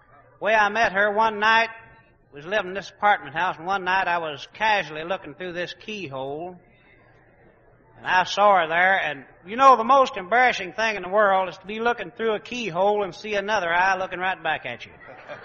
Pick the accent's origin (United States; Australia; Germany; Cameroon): United States; Bull's Gap, Tennessee; born there; I was born in Bull's Gap, Tennessee, friends.